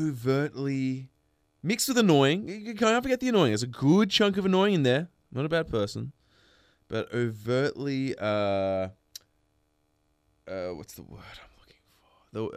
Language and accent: English; Sydney, New South Wales, Australia; We grew up in Sydney.